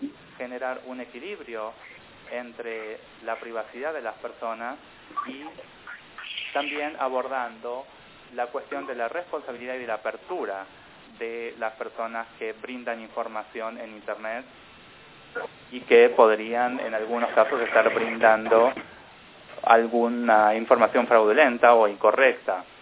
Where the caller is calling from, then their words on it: Toronto, Ontario, Canada; Disculpen … Estoy llamando desde Toronto, Canadá.